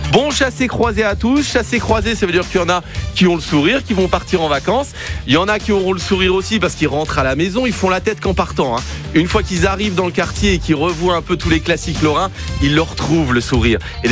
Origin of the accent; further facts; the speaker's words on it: Luxembourg; Non, moi je roule à 130, je suis un luxembourgeois.